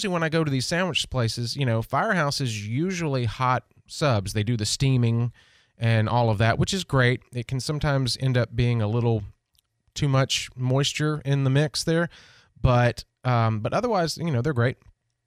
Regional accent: Nashville, Tennessee, United States; also born or lived in Auburn, Alabama; I grew up on Schlotzky's in Nashville. Oh, my gosh. If we had a Schlotzky's deli here, I would be so happy.

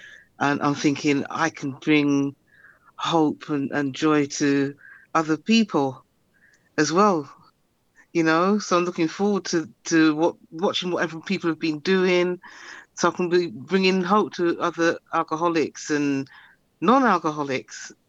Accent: London, United Kingdom; I'm an alcoholic from London.

